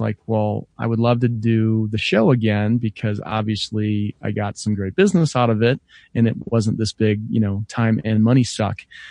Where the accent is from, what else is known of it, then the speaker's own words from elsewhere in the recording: Denver, Colorado, United States; If you couldn't tell, I'm not from Australia. I'm from Denver, Colorado. And so that's literally on the other side of the world.